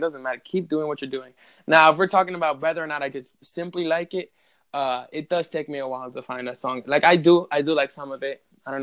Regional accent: Brooklyn, New York, United States; It was in Brooklyn too, because I was born and raised in Brooklyn.

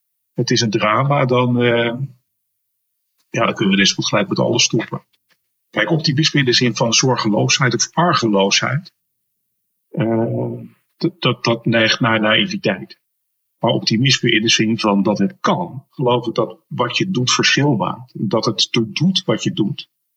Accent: Zoetermeer, South Holland, Netherlands; ik kom uit Soetermeer.

